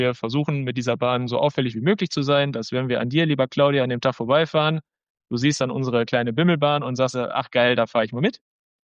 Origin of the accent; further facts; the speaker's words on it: Bochum, North Rhine-Westphalia, Germany; Ja, ich bin gebürtiger Quernburger und ich fahre mein Leben lang mit der U35